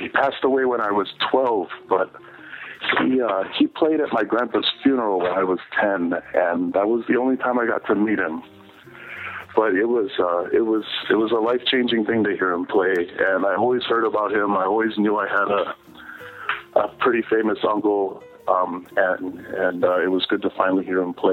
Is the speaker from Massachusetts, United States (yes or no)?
no; Hawaii, United States; now in Seattle, United States; I the only thing I knew was before that was just playing in Hawaii and mostly playing rock. But when I moved to Seattle and I got a feel of the city, I really started to take my jazz playing seriously.